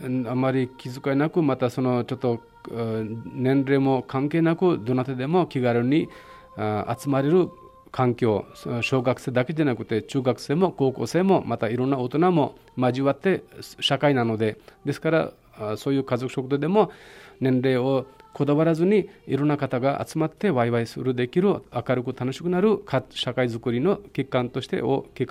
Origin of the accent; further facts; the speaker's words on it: India; Japanese is a second language; now in Wakayama, Japan; インドから参りました